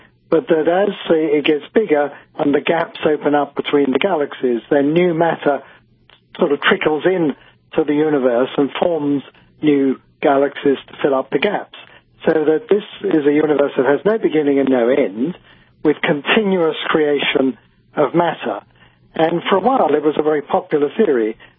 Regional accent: London, United Kingdom; I grew up in London, and in those days you could actually see the sky.

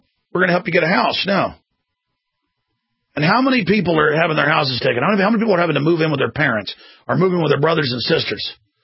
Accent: Dallas, Texas, United States; I grew up in Dallas on a, medium-tier golf course, nothing fancy, the neighborhood.

